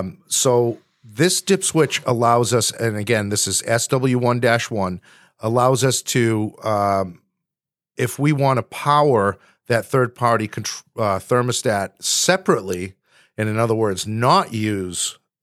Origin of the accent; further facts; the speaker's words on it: Boston, Massachusetts, United States; So he's traveling to Boston this week, my hometown